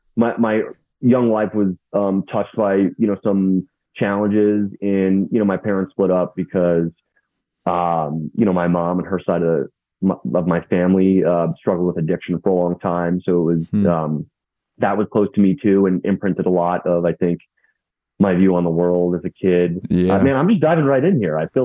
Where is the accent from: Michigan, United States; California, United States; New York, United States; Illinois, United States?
New York, United States; Queens; So I grew up in Queens, New York, which, you know, is imprinted on my heart in many ways.